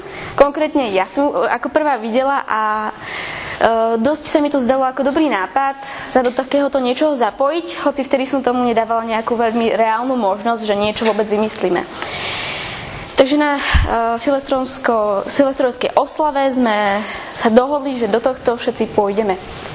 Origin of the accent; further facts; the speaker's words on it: Poprad, Prešov Region, Slovakia; som z Popradu a navštevujem posledný ročník gymnázia Kukučinova v Poprade.